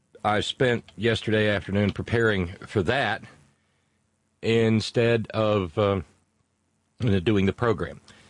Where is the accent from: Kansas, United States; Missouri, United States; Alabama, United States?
Alabama, United States; the marinade from where I grew up in Alabama.